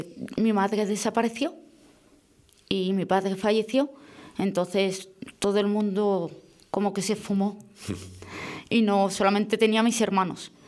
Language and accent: Spanish; Valencia, Valencian Community, Spain; Yo he nacido en Valencia y entré en el sistema con 5 añitos hasta los 18.